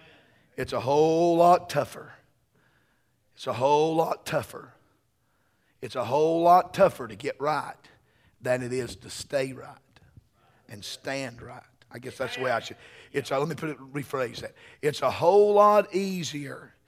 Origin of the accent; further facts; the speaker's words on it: Kentucky, United States; I said, no, sir, I'm from Kentucky.